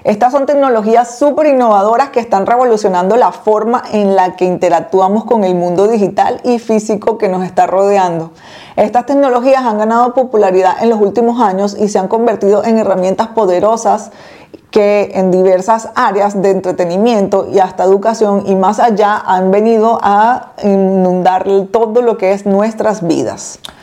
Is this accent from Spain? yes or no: no; Venezuela; He recibido personas de Venezuela, claro, porque soy venezolana